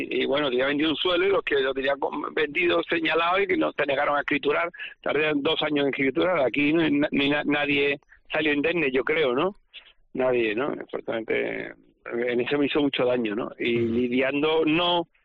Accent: Seville, Andalusia, Spain; Yo me crié en Sevilla cuando a la gente le gustaba la corrida de Guardiola y le gustaba Curro Romero.

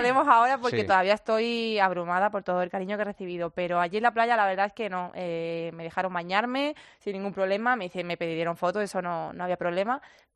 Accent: Huelva, Andalusia, Spain; pero al final pues me he ido a mi tierra, a Huelva, con mi familia

